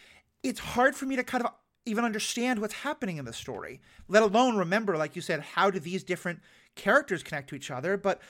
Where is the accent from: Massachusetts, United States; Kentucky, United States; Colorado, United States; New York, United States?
New York, United States; even though I'm from New York